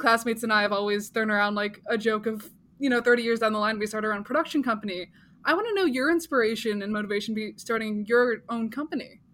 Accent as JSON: {"language": "English", "town": "Pittsburgh", "region": "Pennsylvania", "country": "United States", "said": "I am from Pittsburgh. I am from north of Pittsburgh, and I went to the University of Pittsburgh."}